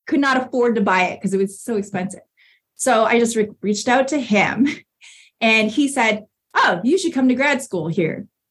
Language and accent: English; Canada; now in United States; moving to the United States because I grew up in Canada.